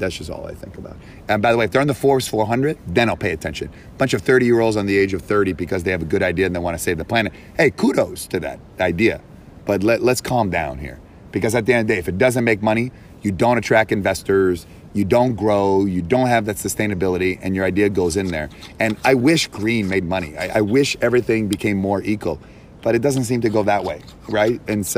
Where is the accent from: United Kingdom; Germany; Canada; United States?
Canada; also born or lived in Toronto; I'm from Canada. I lived in Toronto.